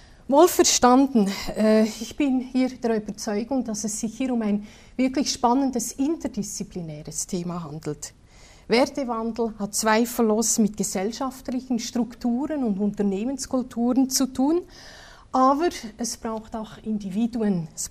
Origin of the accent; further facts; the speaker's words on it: Switzerland; first language Swiss German; German is a second language; Sie wissen, dass ich Schweizerin bin und meine Muttersprache Schweizerdeutsch ist und nicht Hochdeutsch.